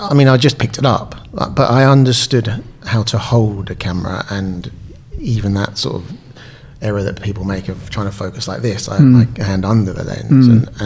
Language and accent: English; South East England, United Kingdom; also born or lived in Southampton; I was born in Southampton. Because my father was in the Navy, we moved near to Portsmouth.